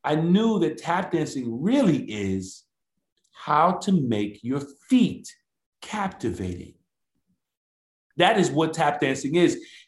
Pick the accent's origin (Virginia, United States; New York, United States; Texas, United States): New York, United States; Far Rockaway; I'm an inner city kid. I'm from Far Rockaway, Queens, New York.